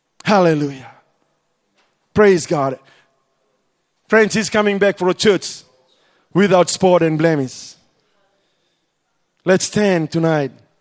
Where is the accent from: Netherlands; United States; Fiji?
Fiji; My accent was totally different. I said, I'm from Fiji.